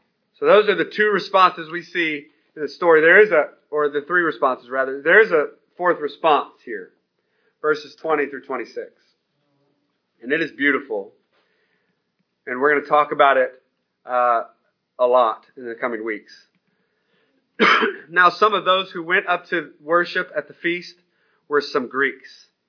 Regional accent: New Orleans, Louisiana, United States; That doesn't make any sense, but I'm from New Orleans. It's safe. I know what they mean.

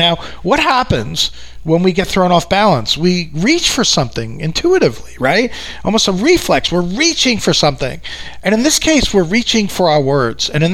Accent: New York, United States; accent: New York; I live out here in New York, if you haven't picked up from my accent

